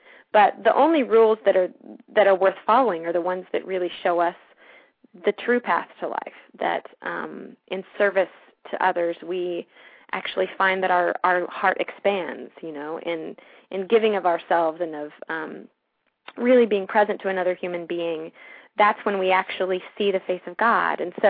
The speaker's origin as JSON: {"language": "English", "region": "Texas", "country": "United States", "tie": "born or raised there", "said": "I was born and raised in West Texas, and that has its own interesting cultural implications."}